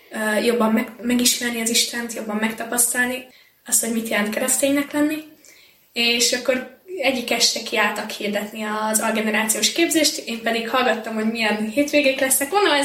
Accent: Cegléd, Pest, Hungary; én egyébként ceglédi vagyok, és Cegléden nem sok minden jutott el soha a karizmatikus vonalból, hanem hát ez egy ilyen vidéki plébánia

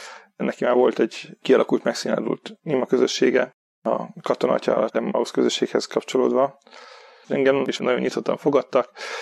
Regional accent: Debrecen, Hajdú-Bihar, Hungary; Debrecenben születtem, ott nőttem fel. Szüleim mind a ketten zenészek, kórusvezetők. Mi az ő kórusaikkal nőttünk fel, alapvetően vallásos meggyőzési légkörben.

